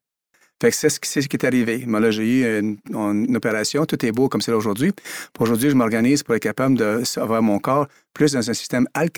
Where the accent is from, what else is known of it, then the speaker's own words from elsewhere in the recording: Ontario, Canada; Moi, je suis natif de l'Ontario